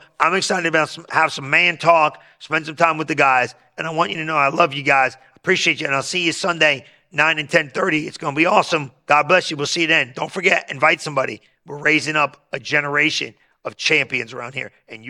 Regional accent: Lodi, California, United States; Somebody's like, where are you from? I'm from Lodi.

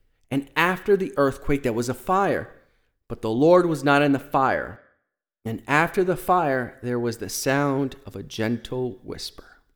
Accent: New York, United States; I'm from New York, and so at times I see that at its absolute worst, especially on the commute to and from work.

